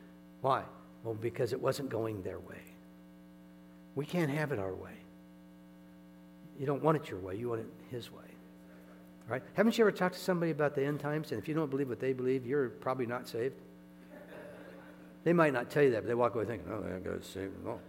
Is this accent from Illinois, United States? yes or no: no; Iowa, United States; I grew up in Iowa. I understand harvest a little bit.